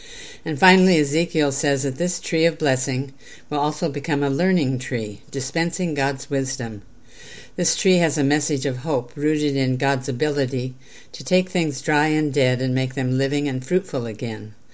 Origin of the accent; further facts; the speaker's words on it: Pacific Northwest, United States; I grew up in the Northwest, where we have some of the world's most beautiful trees.